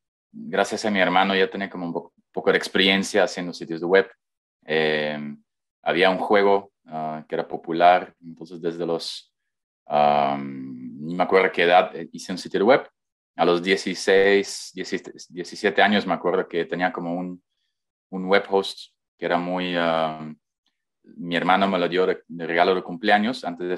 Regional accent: Belgium; Spanish is a second language; moved away as an adult; Soy emprendedor, soy belga, quizás mejor dicho, soy de Bélgica. Soy padre, tengo un hijo de 9 años, soy expat. Me fui de Bélgica después de graduar

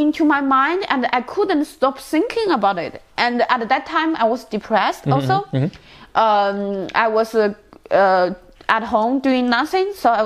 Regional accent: China; English is a second language; Yeah, it's because I'm from China

